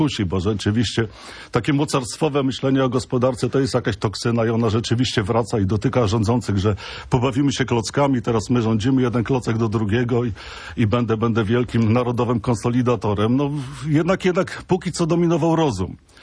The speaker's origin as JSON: {"language": "Polish", "region": "Pomeranian Voivodeship", "country": "Poland", "said": "ja patrzę na to w kategoriach Pomorza, bo jestem stąd."}